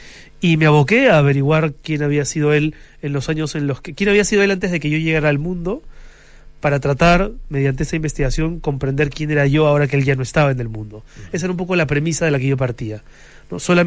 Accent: Peru; muchos de los libros que se han escrito fuera del Perú han resultado decisivos para entender quiénes somos los peruanos.

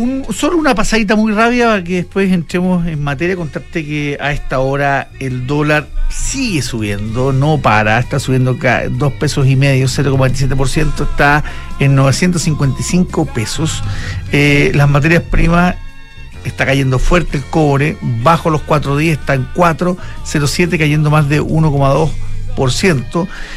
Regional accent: Venezuela; aquí somos nosotros los venezolanos los que mandamos, los que hacemos lo que queremos

